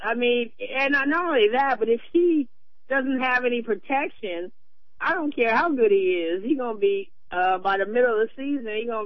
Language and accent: English; California, United States; You know, I was so upset that I hate that, you know, I'm from California, but I hate San Francisco.